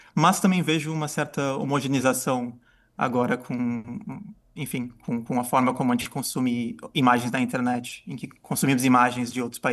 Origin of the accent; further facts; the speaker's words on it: Brazil; born there; eu nasci no Brasil e agora meu trabalho, eu trabalho entre a Holanda e a Bélgica